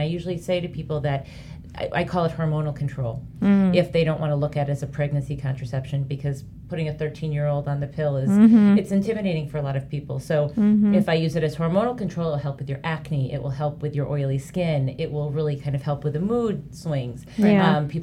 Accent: East Coast, United States; I grew up on the East Coast, and so I'm very used to, and East Coast to me is very, people are very real and people are very honest

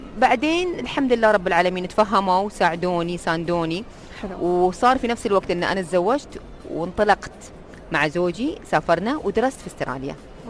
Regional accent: United Arab Emirates; ان انا كبنية إماراتية

